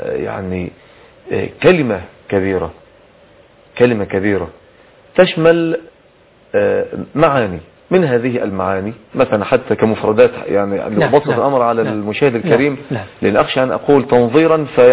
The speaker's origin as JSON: {"language": "Arabic", "country": "Egypt", "said": "الأخرق بالمعنى البلدي عندنا في مصر اللي هو العويل،"}